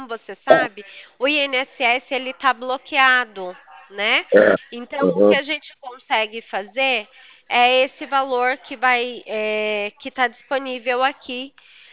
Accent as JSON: {"language": "Portuguese", "region": "São Paulo", "country": "Brazil", "said": "Eu sou daqui de São Paulo."}